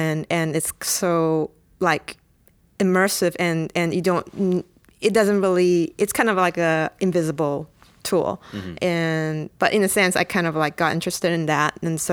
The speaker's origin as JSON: {"language": "English", "country": "Singapore", "tie": "born or raised there", "said": "I'm from Singapore"}